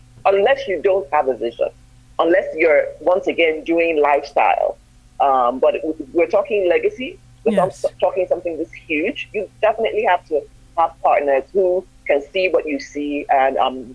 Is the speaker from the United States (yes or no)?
no; Ibadan, Oyo, Nigeria; So I'm an Ibadan girl. I grew up in Ibadan.